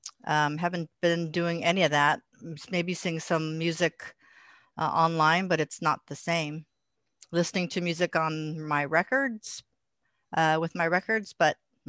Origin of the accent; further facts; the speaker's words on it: Los Angeles, California, United States; Well, I grew up in Los Angeles and I went to San Francisco to do my graduate work